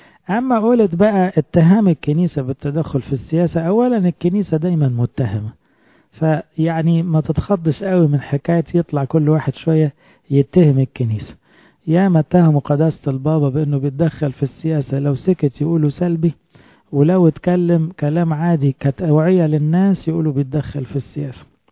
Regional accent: Egypt; إن إحنا مصريين وبنخاف على بلدنا

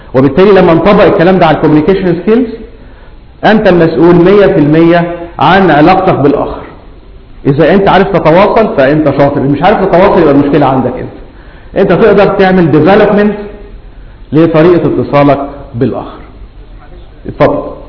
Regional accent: Egypt; born there; انا اتولدت في مصر

